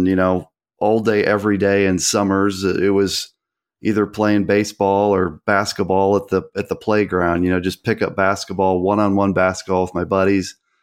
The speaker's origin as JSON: {"language": "English", "town": "Chicago", "region": "Illinois", "country": "United States", "tie": "born or raised there", "said": "Yeah, and it really goes back to I grew up in Chicago, but he grew up in Southern Illinois, a little town called Pinckneyville"}